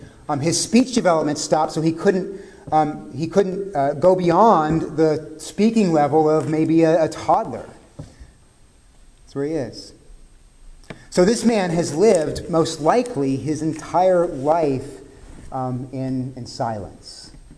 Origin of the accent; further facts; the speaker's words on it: United States; I'm not going to abase myself before you because I am an American. We don't beg, right?